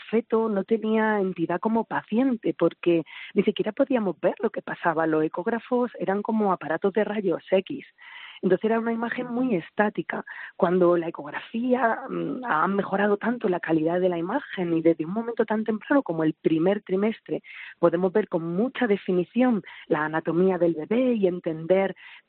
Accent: Torre Perogil, Andalusia, Spain; born there; now in Granada, Spain; soy de Granada, pero nacida en... Bueno, vivo en Granada actualmente, pero nacida en un pueblecito muy pequeño. De ahí lo de … del conocernos todos, de un pueblo de Jaén

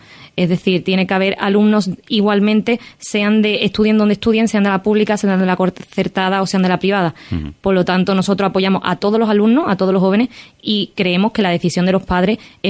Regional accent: San Fernando, Andalusia, Spain; Yo soy de San Fernando

